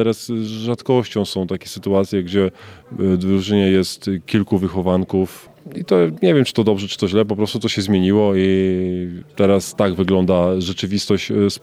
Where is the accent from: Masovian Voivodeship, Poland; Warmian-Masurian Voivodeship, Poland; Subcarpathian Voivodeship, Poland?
Warmian-Masurian Voivodeship, Poland; Olsztyn; born there; Ja jestem urodzony w Olsztynie.